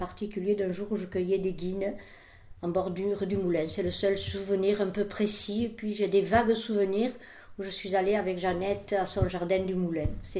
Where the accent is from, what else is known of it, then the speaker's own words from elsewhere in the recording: Villeneuve-la-Comtale, Occitanie, France; je suis née en 1941 à Villeneuve-la-Comtale. J'habitais à Villeneuve, donc avec mes parents, place Carnot, avec mes parents et mes grands-parents paternels, place Carnot.